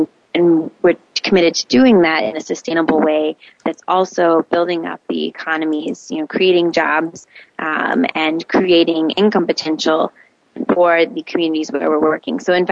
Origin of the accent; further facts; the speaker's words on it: Atlanta, Georgia, United States; now in Nairobi, Kenya; Oh, I love Nairobi. It's true. I grew up in Atlanta, and they're not identical cities